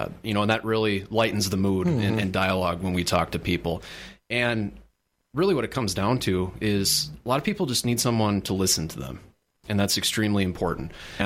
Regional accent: Wisconsin Rapids, Wisconsin, United States; also born or lived in Plover; I'm from Wisconsin Rapids. Wisconsin Rapids, born and raised for pretty much the first half of my life. And I actually grew up in Plover during adolescence, okay.

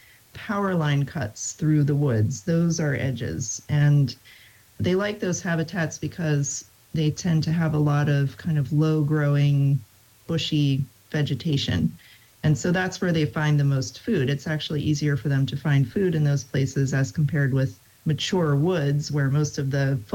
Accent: Pennsylvania, United States; now in Virginia, United States; I had always heard that growing up in Pennsylvania.

